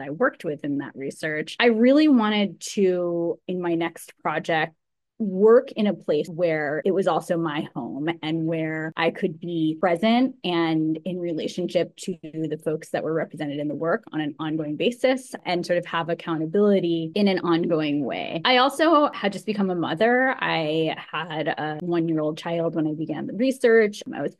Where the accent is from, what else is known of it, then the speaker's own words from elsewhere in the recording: East Coast, United States; So I am a white U.S. born woman identified person, and I grew up in the East Coast